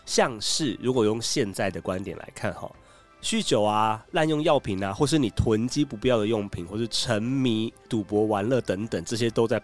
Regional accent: Kaohsiung, Taiwan; now in Taipei, Taiwan; 你们不知道我来自高雄吗？

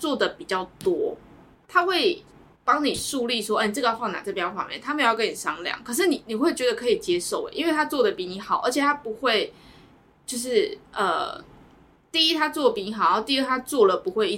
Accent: southern Taiwan, Taiwan; 因为我室友他们，因为我们都是南部人

